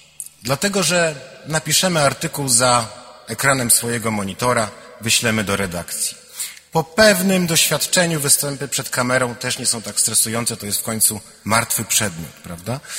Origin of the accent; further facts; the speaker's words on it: northern Poland, Poland; wychowałem się na ziemiach północnych, no i tam ta polskość i wiara nie są tak oczywiste jak tutaj.